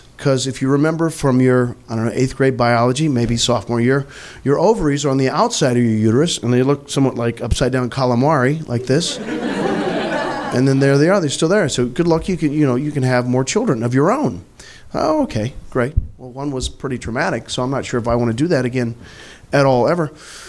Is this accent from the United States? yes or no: yes; Missouri, United States; I'm from Missouri.